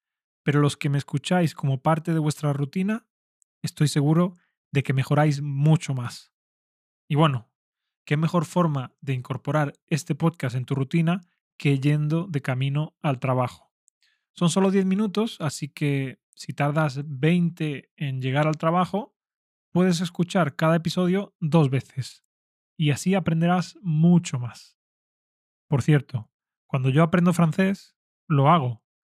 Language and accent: Spanish; Spain; Y yo, como español nativo que soy, doy respuesta a esas preguntas.